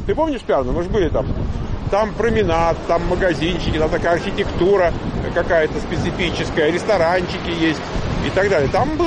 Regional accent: Moscow, Russia; а вот мы были из Москвы.

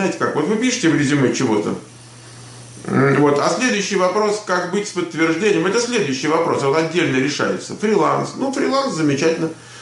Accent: Moscow, Russia; Я из Москвы, я родился в Москве. У меня родители оба с Украины, но я сам из Москвы.

